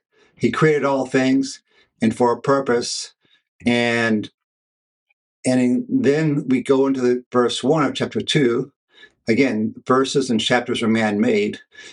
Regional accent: the South, United States; Now, I'm reminded of my childhood growing up in the South, where we often could go to certain places where there's rivers

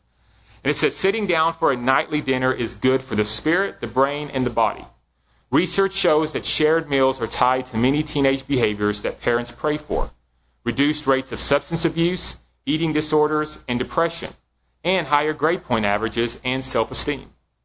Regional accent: Dallas, Texas, United States; also born or lived in Lubbock; Oh, we're from Dallas.

